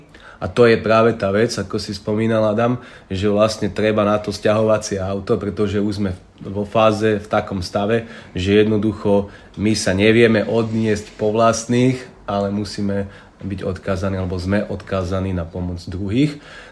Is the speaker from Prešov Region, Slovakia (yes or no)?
yes; Poprad, Prešov Region, Slovakia; Už viacej o mne viete, že z Bratislavy nie som. Pochádzam z Tátier, z Popradu, z malebného kraja, kde keď ráno vstanem, tak prvé, čo z okna uvidím, sú Vysoké Tatry.